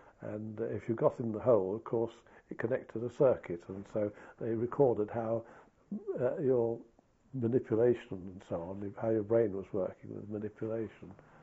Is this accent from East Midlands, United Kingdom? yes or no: yes; Derby, East Midlands, United Kingdom; born or raised there